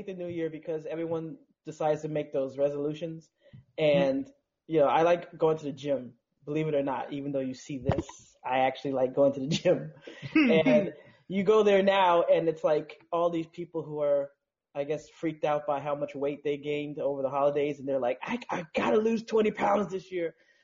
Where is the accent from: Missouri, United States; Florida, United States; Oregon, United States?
Florida, United States; Miami; I'm committed because you know we are from Miami originally, even though you're not in Miami anymore at the moment.